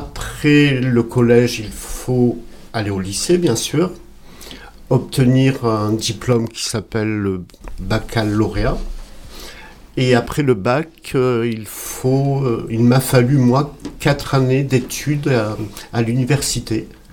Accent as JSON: {"language": "French", "region": "Auvergne-Rhône-Alpes", "country": "France", "tie": "born or raised there", "said": "Alors, je suis né en Haute-Savoie, justement."}